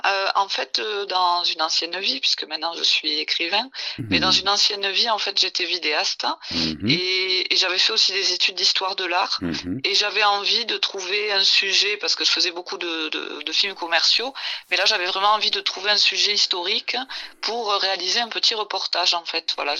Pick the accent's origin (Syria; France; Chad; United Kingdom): France; Toulouse, Occitanie; comme je suis toulousaine, il m'a semblé plus pratique au départ de chercher quelqu'un issu de ma ville ou de ma région.